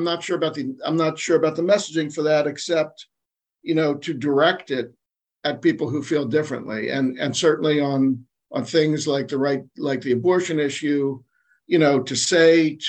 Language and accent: English; Philadelphia, Pennsylvania, United States; so I grew up in newspapers in Philadelphia